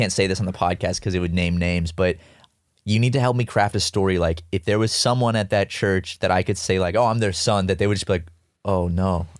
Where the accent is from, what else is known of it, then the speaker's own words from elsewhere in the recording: Charleston, South Carolina, United States; But we all grew up in I grew up in Charleston, you grew up in Columbia.